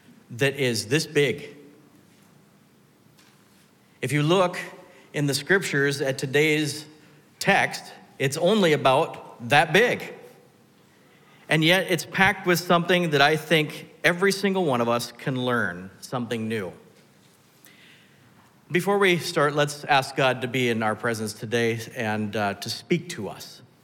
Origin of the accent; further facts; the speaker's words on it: Pacific Northwest, United States; I grew up in the Northwest when I was really young, and we learned on the smaller trees